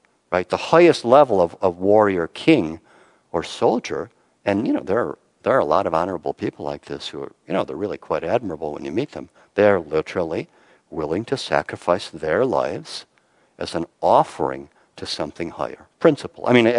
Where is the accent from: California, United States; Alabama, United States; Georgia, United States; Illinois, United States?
Illinois, United States; Chicago; We grew up in Chicago.